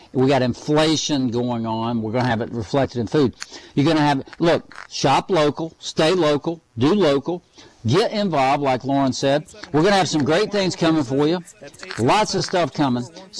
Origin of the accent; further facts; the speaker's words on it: Miami, Florida, United States; 40 below zero in Oklahoma and 95 in my hometown of Miami.